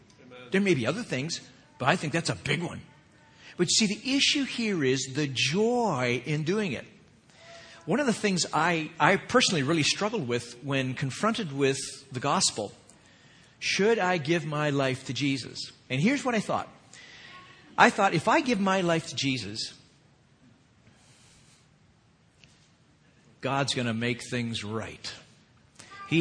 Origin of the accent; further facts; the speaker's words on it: Canada; Now, please understand, I am thoroughly Canadian. I love Canada. I love the cold.